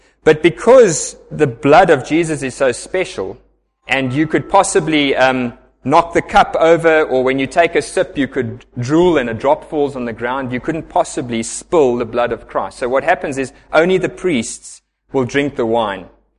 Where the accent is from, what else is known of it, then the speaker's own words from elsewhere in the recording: Pretoria, Gauteng, South Africa; Growing up in Pretoria, which is very Dutch Reformed